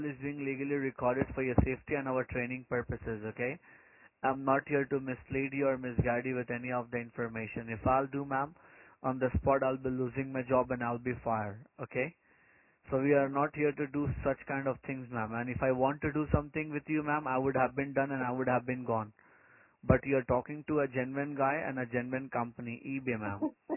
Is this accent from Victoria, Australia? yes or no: yes; Melbourne, Victoria, Australia; I'm from here only. I'm from Victoria, from Melbourne, Victoria.